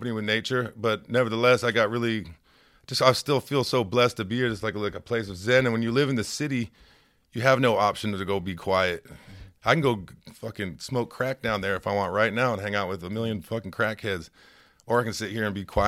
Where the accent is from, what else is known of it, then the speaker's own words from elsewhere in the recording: Florida, United States; I came from South Florida in the Everglades, over in Naples, Immokalee area, Golden Gate, Fort Myers.